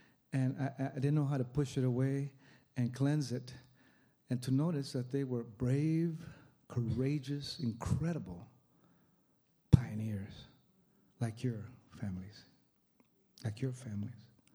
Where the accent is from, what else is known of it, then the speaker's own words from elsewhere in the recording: California, United States; Because I'm from California. This is Texas.